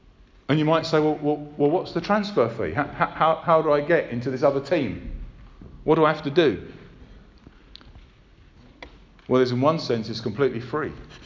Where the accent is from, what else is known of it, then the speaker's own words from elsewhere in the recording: United Kingdom; I'm British, yeah. I'm white, yeah.